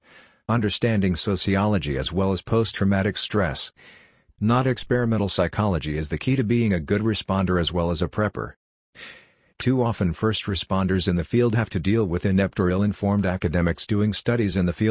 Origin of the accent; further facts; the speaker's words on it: Michigan, United States; Just from my own history, I grew up in Michigan.